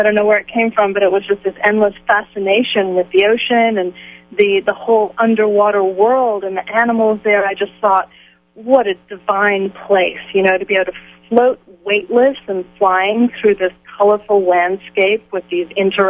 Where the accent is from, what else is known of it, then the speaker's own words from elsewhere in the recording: Byron Bay, New South Wales, Australia; I'm living in Hollywood now, which is a good place for a mermaid to be as far as, you know, getting the message out there. But definitely growing up in Australia and living near, right on the beach at Byron Bay for 17 years